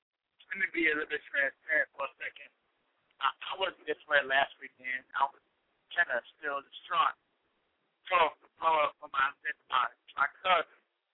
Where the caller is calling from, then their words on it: Arkansas, United States; Arkansas.